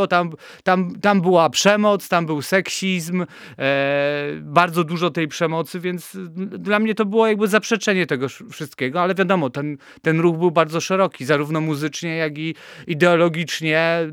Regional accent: Kraków, Lesser Poland, Poland; No ja pochodzę z takiego robotniczego osiedla krakowskiego

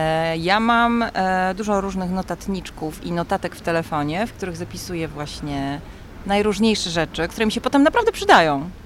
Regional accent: Silesian Voivodeship, Poland; Proszę pamiętać, jestem ze Śląska.

